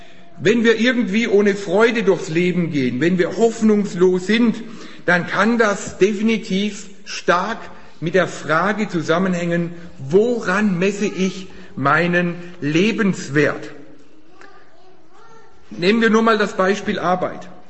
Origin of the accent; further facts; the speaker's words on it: Baden-Württemberg, Germany; Ja, vielleicht liegt es dran an der schwäbischen Prägung, die ich habe. Ich bin im Schwabenland geboren und lebe da schon immer, muss aber betonen, mein Blutinneres ist urbadisch, das ist stammbaumäßig bewiesen, ja. Also mein Blut ist noch rein badisch.